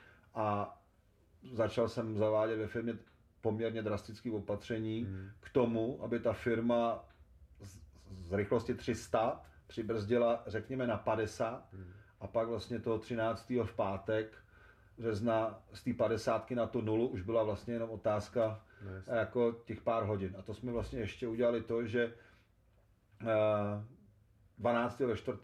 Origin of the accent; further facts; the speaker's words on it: Blížejov, Plzeň Region, Czechia; Z Blížejova. Já jsem pyšnej na to, že jsem z Blížejova.